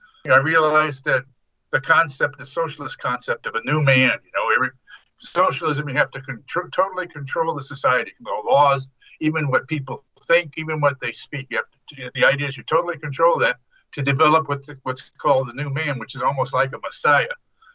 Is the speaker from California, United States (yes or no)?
yes; San Francisco, California, United States; I grew up in San Francisco. I was grew up in a Catholic, very religious Catholic family.